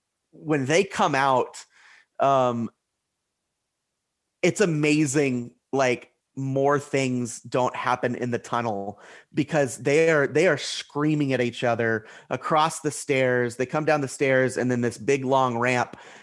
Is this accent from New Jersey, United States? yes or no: no; Oklahoma, United States; obviously growing up around the University of Oklahoma and going to this game, you know, as a fan, as a student